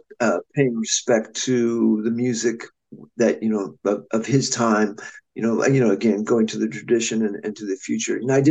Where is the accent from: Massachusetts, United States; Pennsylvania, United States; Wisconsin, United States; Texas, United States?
Wisconsin, United States; Milwaukee; I am originally from Wisconsin. I grew up outside of Milwaukee and went to school at Indiana University